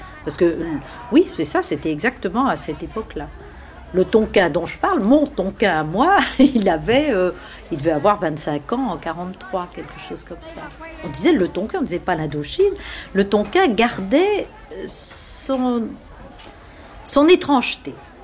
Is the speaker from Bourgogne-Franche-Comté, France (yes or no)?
yes; Bourgogne-Franche-Comté, France; Moi, quand j'étais petite, je vivais dans le Jura